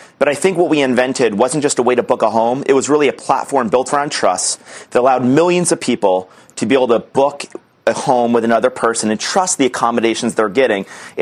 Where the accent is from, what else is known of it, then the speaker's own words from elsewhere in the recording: Albany, New York, United States; Well, I'm from the East Coast. I grew up in Albany, New York. Albany, New York. My parents are social workers. My dad worked for the state of New York.